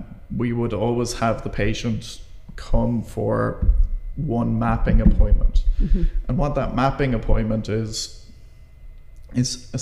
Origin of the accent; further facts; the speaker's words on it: Ireland; by nature of an Irish population, we are Irish women are more likely to have a kind of skin reaction.